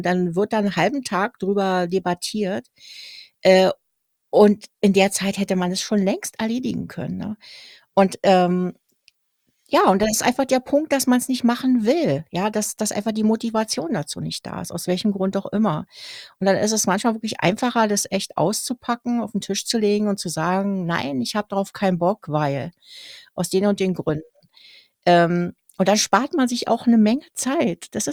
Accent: Berlin, Germany; Ich komme aus Berlin, da redet man so.

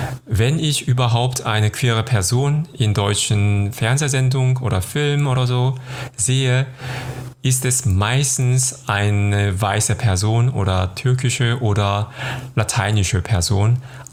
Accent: South Korea; now in Cologne, Germany; Ich komme aus Südkorea und lebe in Köln seit 2010.

